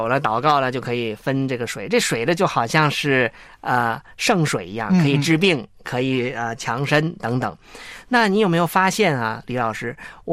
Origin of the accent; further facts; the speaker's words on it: China; 其实我们中国人呢是非常尊重文字的